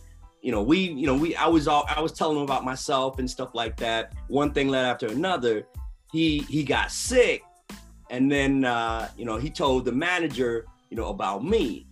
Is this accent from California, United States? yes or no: no; Chicago, Illinois, United States; I'm from Chicago, and it's great to be here.